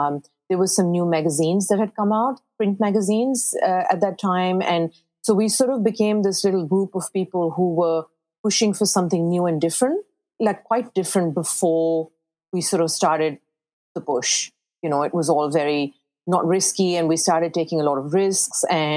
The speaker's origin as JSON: {"language": "English", "country": "Pakistan", "moved": "yes", "lives_now": "Australia", "said": "It was interesting because I come from Pakistan, and I've called Australia home for like many, many years now."}